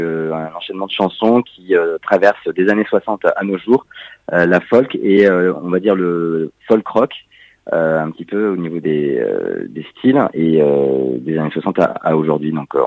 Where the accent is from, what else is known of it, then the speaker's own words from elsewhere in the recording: Montpellier, Occitanie, France; also born or lived in Paris; Écoutez, je suis natif de Montpellier. J'ai passé 20 ans à Paris